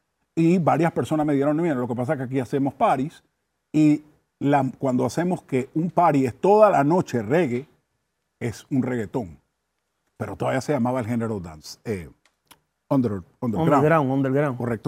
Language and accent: Spanish; Panama; Pero en la época de donde vengo no existía la palabra, o sea, el género no tenía nombre, básicamente. Nosotros lo llamamos reggae en español porque la tendencia de Panamá siempre fue danzar puro de Jamaica